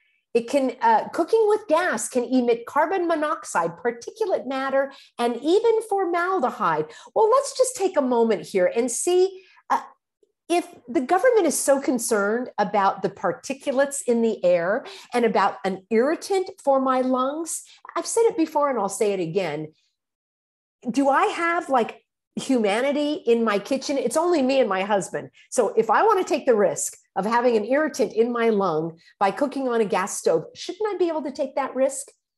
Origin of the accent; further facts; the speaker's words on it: California, United States; Now, I grew up in Orange County, went to Disneyland as a child